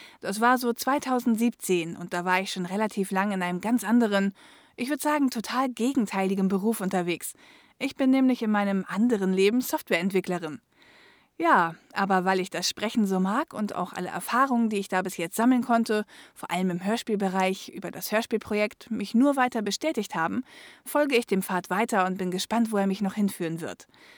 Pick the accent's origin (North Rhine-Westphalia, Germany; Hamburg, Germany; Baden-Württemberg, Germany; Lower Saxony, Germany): Hamburg, Germany; lebe seit ich geboren bin in Hamburg, also eine echte Hamburger Dänin.